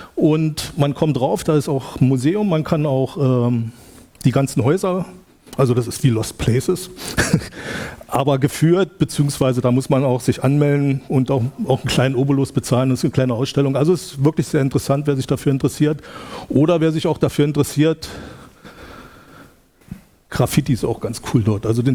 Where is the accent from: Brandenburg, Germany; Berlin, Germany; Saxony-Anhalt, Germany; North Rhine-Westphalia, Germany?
Berlin, Germany; ich komme aus Berlin, aus Ostberlin.